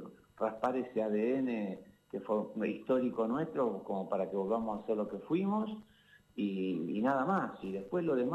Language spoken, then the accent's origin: Spanish; Santa Fe, Argentina; yo soy santafesino